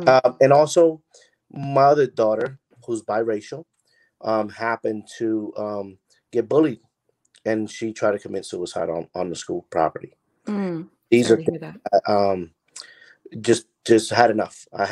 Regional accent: Newark, New Jersey, United States; born there; now in Virginia, United States; I was born originally from Newark, New Jersey, from Puerto Rican parents.

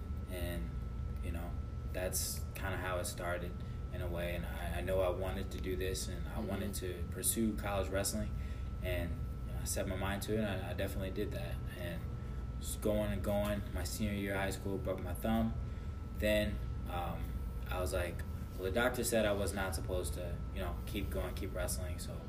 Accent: Bloomington, Illinois, United States; also born or lived in East St. Louis; Yeah. I'm from Bloomington Normal.

